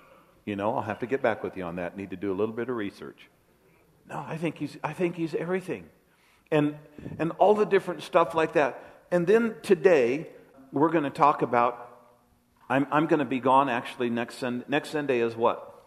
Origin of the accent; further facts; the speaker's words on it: Colorado, United States; I never realized where I grew up in Colorado, it was all muleys.